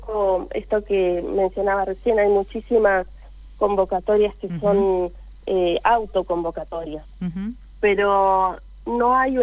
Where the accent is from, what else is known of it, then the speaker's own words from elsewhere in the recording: Argentina; como argentinos y argentinas